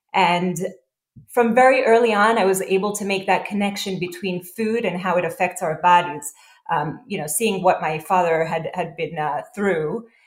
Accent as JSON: {"language": "English", "town": "Brooklyn", "region": "New York", "country": "United States", "tie": "born or raised there", "also_born_or_lived": "Israel", "said": "I grew up in Israel as well as here in Brooklyn, New York."}